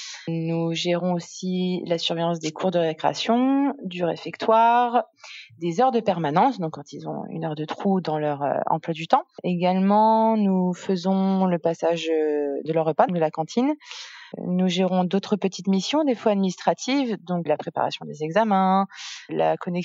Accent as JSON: {"language": "French", "region": "Grand Est", "country": "France", "tie": "born or raised there", "said": "je ne suis pas native d'ici, je suis native des Ardennes. Donc dans le 08, dans le nord de la France."}